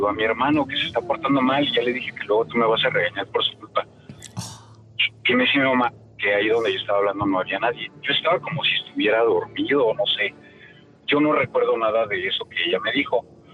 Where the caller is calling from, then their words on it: Veracruz, Mexico; llamo del puerto de Veracruz.